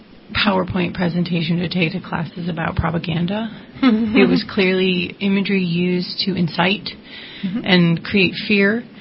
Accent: Washington, District of Columbia, United States; moved away as an adult; now in Redding, United States; I grew up in Washington, D.C., and I've been living in California now since 2006. First in Redding, then in Southern California, and back to Redding.

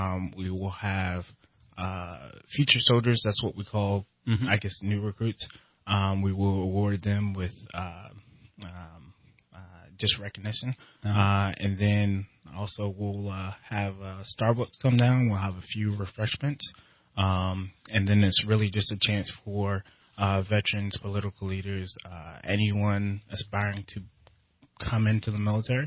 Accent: Dover, Delaware, United States; born there; And I was born in Dover, Delaware. Crazy story about me is that I was born in 1990.

